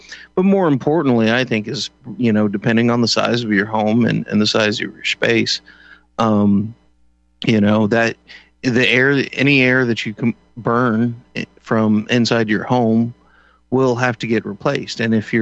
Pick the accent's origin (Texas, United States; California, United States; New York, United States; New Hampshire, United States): Texas, United States; But, you know, I'm from Texas, so that's that's a little bit more of a grievous thing down there.